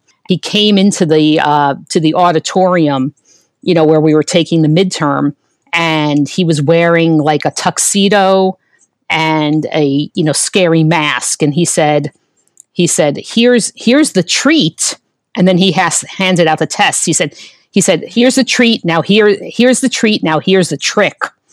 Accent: New York, United States; That was my hometown paper, was the New York Times.

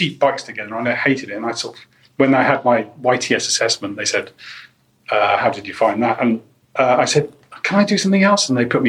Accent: Wales, United Kingdom; also born or lived in Catford; I was born in Catford, grew up in Wales. You know, my parents moved to Wales and I grew up there.

